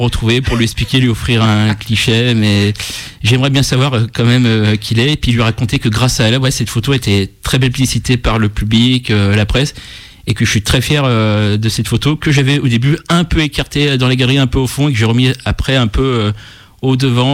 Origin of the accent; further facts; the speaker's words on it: France; en tant que bon français